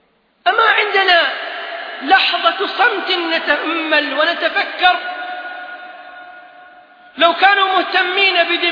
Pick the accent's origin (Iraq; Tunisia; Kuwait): Kuwait